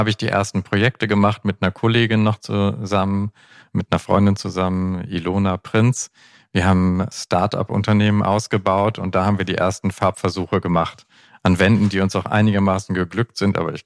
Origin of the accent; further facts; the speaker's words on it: Bremen, Germany; Ich komme aus Bremen, aber ich komme da vom Land.